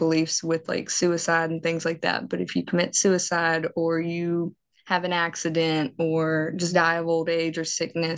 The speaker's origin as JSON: {"language": "English", "region": "the South", "country": "United States", "said": "And I'm from the South, so I sound like I'm eating cornbread all the time."}